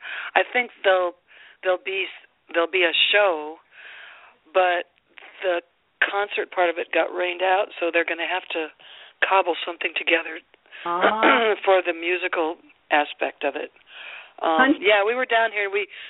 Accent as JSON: {"language": "English", "town": "Seattle", "region": "Washington", "country": "United States", "tie": "born or raised there", "said": "we always like to try to do something special for Seattle because it's my hometown and everything."}